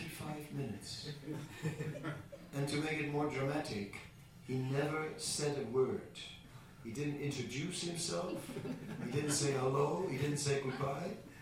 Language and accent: English; Amsterdam, North Holland, Netherlands; I am from Amsterdam after all.